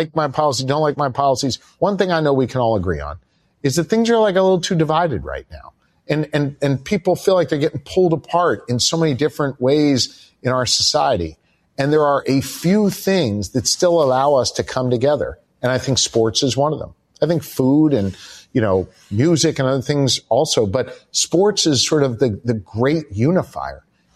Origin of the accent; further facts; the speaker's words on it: Philadelphia, Pennsylvania, United States; also born or lived in Kansas City; So I was born in Kansas City, but I only lived there till, I don't know, maybe I was one. I really don't have any memories. And my father did naval service in Philadelphia. Then he did naval service for a couple of years in New York. And then we really settled in Philly when I was five.